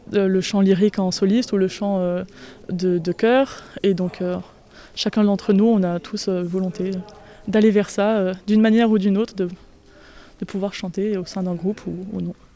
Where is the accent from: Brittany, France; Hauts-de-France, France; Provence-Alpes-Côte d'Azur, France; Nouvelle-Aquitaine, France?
Nouvelle-Aquitaine, France; also born or lived in Lot; Je suis née dans le Lot, mais j'ai grandi plutôt ici, entre Brive-la-Gaillarde et donc ici, au Guillaumeau, très près de Bersac. Donc oui, toute ma famille est d'ici.